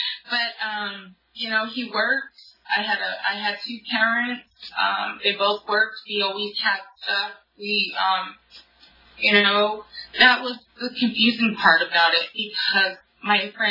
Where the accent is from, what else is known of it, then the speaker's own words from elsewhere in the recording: Nevada, United States; So I grew up in Northern Nevada, and I'm half Shoshone and half Navajo. My father is from the New Mexico. He's the Navajo, and my mother is Shoshone from Northern Nevada.